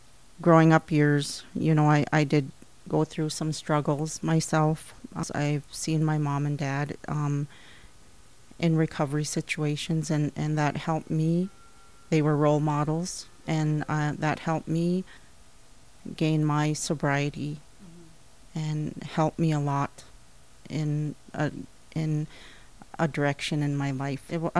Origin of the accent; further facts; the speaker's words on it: Nett Lake, Minnesota, United States; also born or lived in Cook; I was born and raised on the Knit Lake Reservation. I was born in Cook, Minnesota, to … of Knit Lake. I lived all my youth in Knit Lake.